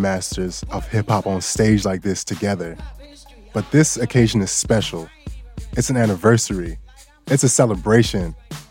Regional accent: Bangkok, Thailand; I grew up in Bangkok, Thailand, but my roots are in Atlanta, Georgia.

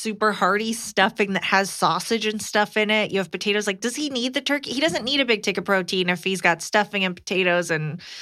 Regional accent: United Kingdom; moved away as an adult; now in Japan; I'm British and this is all I've ever known. I even brought this traditional feast with me and made it every year for 15 years since I came to Japan.

